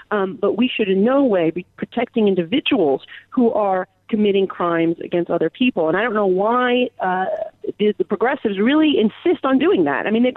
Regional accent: New York, United States; Well, as a New Yorker, I find it really scary.

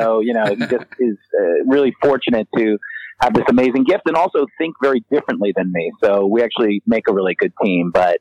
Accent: New York, United States; I grew up in New York and Central Park was always just, you know, such an important part of my life.

